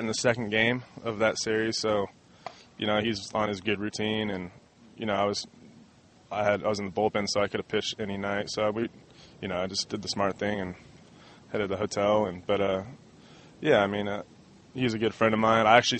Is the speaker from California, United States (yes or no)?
yes; Redlands, California, United States; growing up in Redlands my whole life